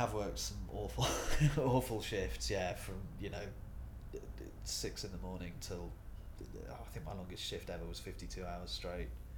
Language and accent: English; East Midlands, United Kingdom; I'm 37 years old, and I'm from Lincolnshire.